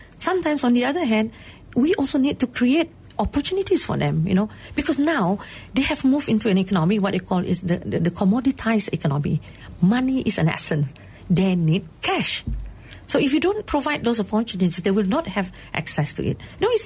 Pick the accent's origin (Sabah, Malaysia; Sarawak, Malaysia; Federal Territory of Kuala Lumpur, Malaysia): Sarawak, Malaysia; But in Sarawak, we have, of course, the Catholic and the Protestant, and I'm from the St. Thomas's and we all the same school.